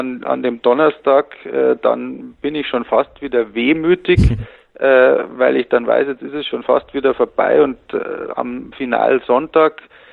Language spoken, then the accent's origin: German; Erding, Bavaria, Germany; Ich bin nämlich Erdinger und okay. ich bin in Erding-Grünbach groß geworden